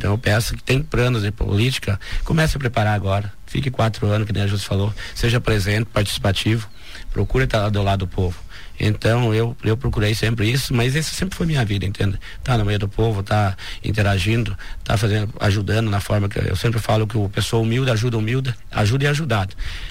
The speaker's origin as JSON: {"language": "Portuguese", "town": "Chapecó", "region": "Santa Catarina", "country": "Brazil", "lives_now": "Xaxim, Brazil", "said": "Xaxim é uma cidade que me marcou. Eu vim de Chapecó, podia estar voltando para lá há tempo, mas permaneci aqui"}